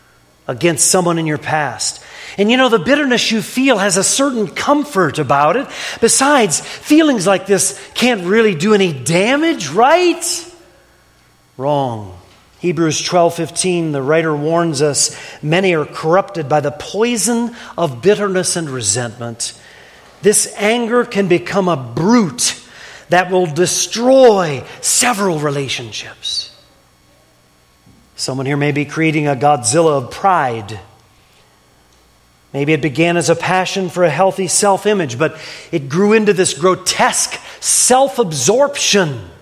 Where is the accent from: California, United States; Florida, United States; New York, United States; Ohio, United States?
Ohio, United States; The neighbors who live behind me growing up in Ohio always seemed to be living above their means.